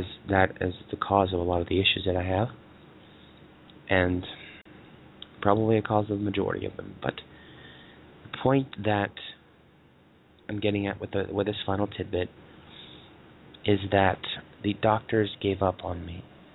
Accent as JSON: {"language": "English", "country": "United States", "said": "The fact that I'm American makes it all the better."}